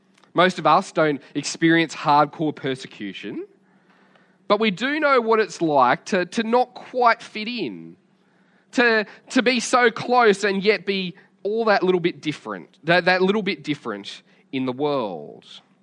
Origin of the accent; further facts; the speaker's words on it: Australia; My passport may say that I'm Australian, but I'm a Jesusite before I'm an Australian.